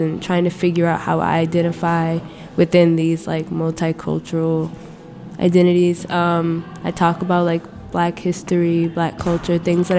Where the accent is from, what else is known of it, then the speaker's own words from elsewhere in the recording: Washington, District of Columbia, United States; also born or lived in North Carolina; I'm from Washington, D.C. I was born in North Carolina, but I was pretty much raised in D.C.